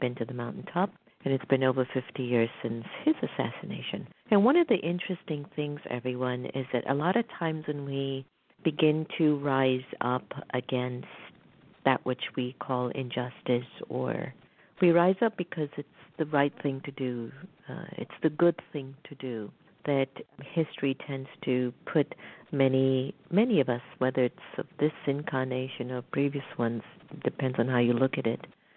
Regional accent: Jamaica; now in United States; a lot of us who are immigrants from other countries, I'm from Jamaica, you're from Haiti.

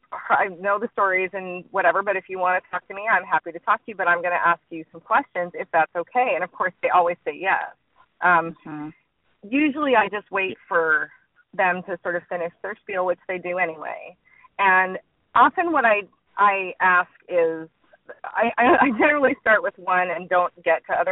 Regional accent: Utah, United States; I'm a non-believer and I grew up in Utah and I actually know a lot about your faith.

